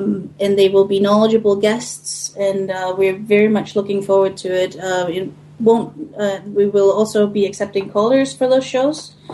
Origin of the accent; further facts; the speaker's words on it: Denmark; Or I should say, I'm from Denmark, and they're basically from the same family, so.